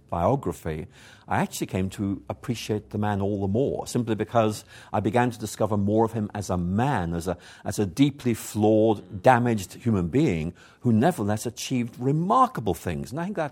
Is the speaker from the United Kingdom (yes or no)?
yes; Belfast, Northern Ireland, United Kingdom; Well, I was born in Belfast